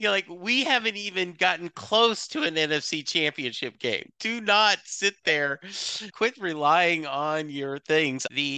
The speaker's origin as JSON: {"language": "English", "town": "Dallas", "region": "Texas", "country": "United States", "said": "So my son, of course, I'm from Dallas."}